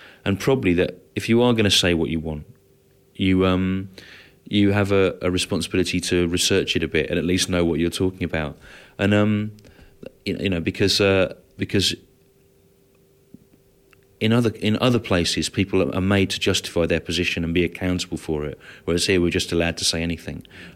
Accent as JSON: {"language": "English", "country": "United Kingdom", "said": "I mean, it's a bit embarrassing being British at the moment, isn't it?"}